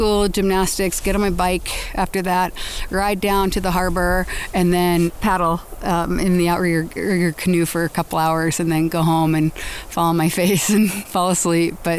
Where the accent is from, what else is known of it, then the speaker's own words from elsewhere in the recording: Redondo Beach, California, United States; So I was born and raised in the South Bay area, in mainly the city of Redondo Beach is where I grew up. But I grew up at the beach, which was actually a kind of a nice little town